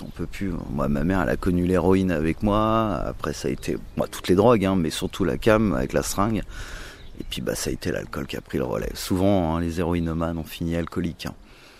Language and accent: French; Nantes, Pays de la Loire, France; à Nantes, parce que je suis de Nantes.